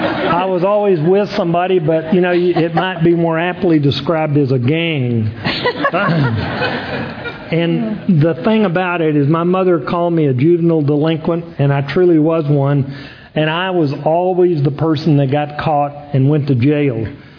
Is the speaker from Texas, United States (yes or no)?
yes; Texas, United States; I grew up in West Texas as an only child in a very dysfunctional family.